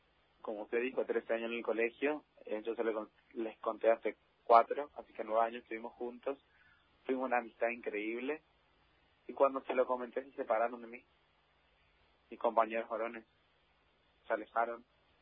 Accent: Corrientes, Argentina; Yo soy de Corrientes, capital.

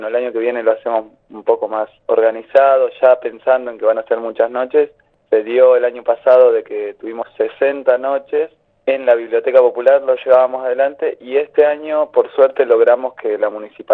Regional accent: Las Grutas, Río Negro, Argentina; Nosotros somos de acá, de Las Grutas, estamos todo el año

